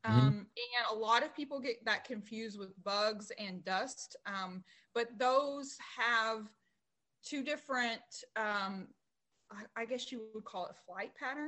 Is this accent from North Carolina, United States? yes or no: no; Dallas, Texas, United States; now in Fort Smith, United States; I'm in Fort Smith, Arkansas. I'm originally from Dallas, Texas, born and raised in Dallas.